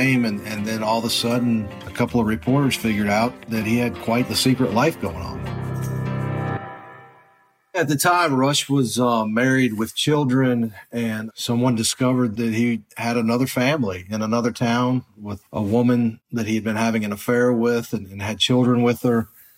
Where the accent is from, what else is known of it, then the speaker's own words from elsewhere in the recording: Georgia, United States; I grew up in Georgia, and I know there are a lot of strange sayings in the southern part of the state.